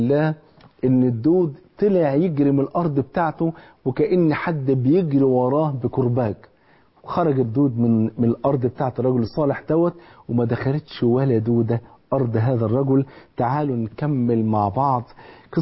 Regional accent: Egypt; وحصل أيضا في القرن العشرين في بلدنا الحبيب في مصر في الستينيات، ويعني في أواخر الستينيات كان حصل عندنا في مصر حاجة غريبة جدا

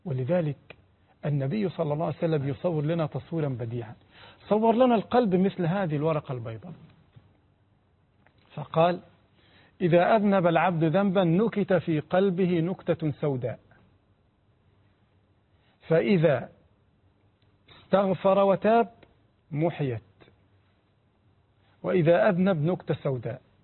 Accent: Egypt

